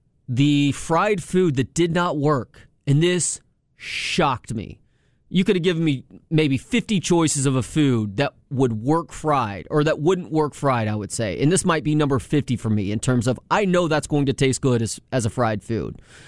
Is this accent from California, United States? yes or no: no; Dallas, Texas, United States; But I've also been going to the state fair since I was a kid, it being up in Dallas, did my growing up in the Metroplex.